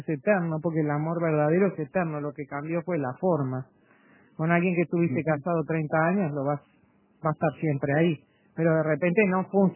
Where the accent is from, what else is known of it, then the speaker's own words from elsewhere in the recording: Uruguay; como humanos, como uruguayos